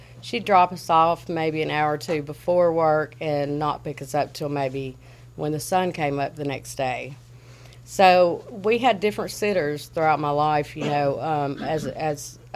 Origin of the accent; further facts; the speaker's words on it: Texas, United States; born there; I was born in Texas. I'm 43 years old. My father was in the Air Force.